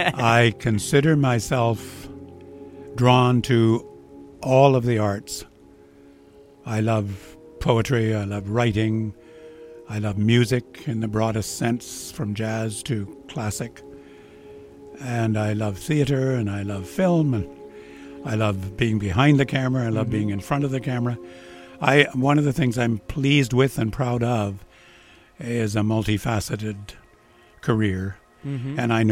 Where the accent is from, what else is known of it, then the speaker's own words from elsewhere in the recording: Ontario, Canada; also born or lived in Alberta; I'm a Canadian lad, born in Alberta, grew up in Ontario